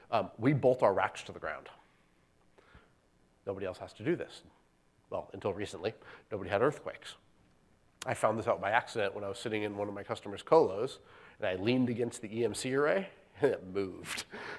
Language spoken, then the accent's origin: English; California, United States; I'm from California. We have these annoying things called earthquakes.